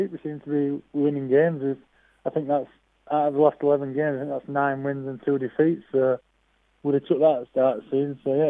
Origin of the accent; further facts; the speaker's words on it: Huddersfield, Yorkshire and the Humber, United Kingdom; So, but I'm from Huddersfield and I live in Huddersfield.